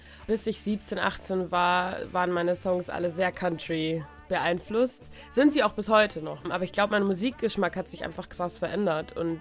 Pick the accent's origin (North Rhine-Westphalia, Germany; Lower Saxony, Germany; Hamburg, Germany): Hamburg, Germany; Ich komme aus Hamburg.